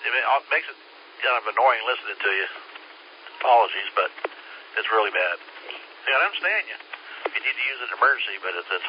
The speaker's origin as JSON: {"language": "English", "region": "North Carolina", "country": "United States", "said": "And NC, because I'm from North Carolina."}